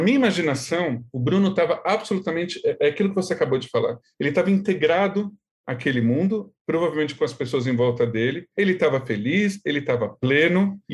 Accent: São Paulo, Brazil; aqui eu sou rabino, eu sou muito brasileiro, sou muito paulistano também

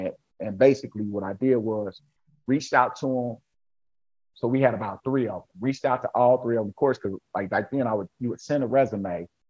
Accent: Ohio, United States; because I'm from Southwest Ohio, one of my mentors, Bobby Segers, worked 22 years in the COC.

